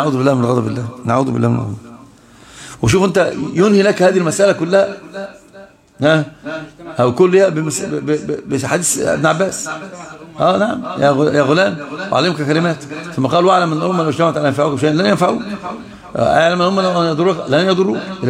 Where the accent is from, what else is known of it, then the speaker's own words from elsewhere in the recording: Egypt; أصلا من أعمال الشرك عندنا في مصر